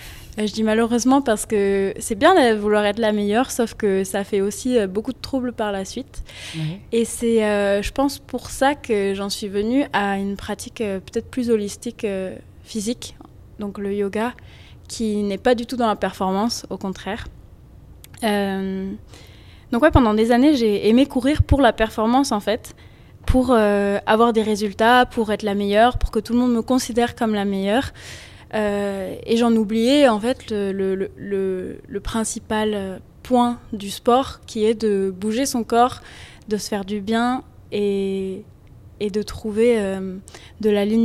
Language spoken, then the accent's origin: French; Évian, Auvergne-Rhône-Alpes, France; j'ai 20 ans, 21 ans à la fin d'année, donc je suis encore assez jeune. Ouais. J'ai grandi en Haute-Savoie, dans les montagnes à Évian, avec une super famille, des chouettes frères et sœurs.